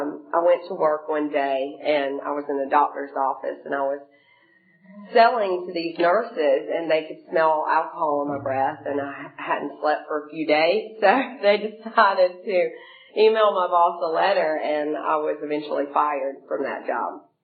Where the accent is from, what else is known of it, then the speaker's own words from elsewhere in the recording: Savannah, Georgia, United States; now in Atlanta, United States; So, and I'm from Savannah, so I went to a detox in Savannah